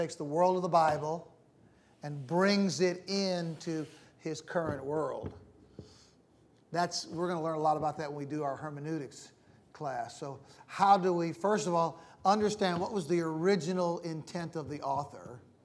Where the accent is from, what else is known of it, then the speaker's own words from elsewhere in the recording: United States; now in Philippines; great question. I am an American, but I'm part Pinoy. I have lived here. I lived here 4 years, right across the street.